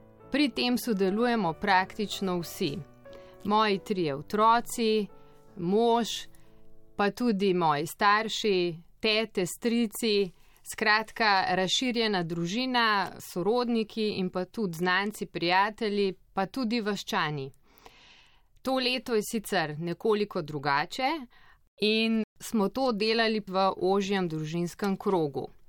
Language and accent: Slovenian; Petelinje, Central Slovenia, Slovenia; Doma sem iz Petelin, to je v občini Dol pri Ljubljani.